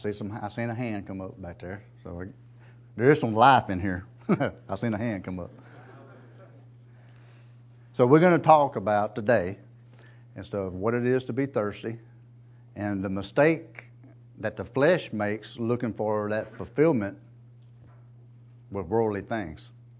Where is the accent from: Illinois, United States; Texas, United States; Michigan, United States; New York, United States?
Texas, United States; Oakhurst; also born or lived in Huntsville; Right, I was born in Huntsville, a hospital. Raised in Oakhurst, okay?